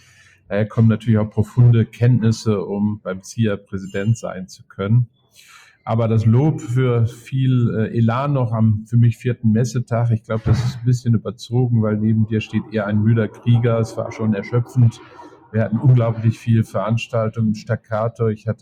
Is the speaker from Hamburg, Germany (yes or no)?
yes; Hamburg, Germany; Ich bin Hamburger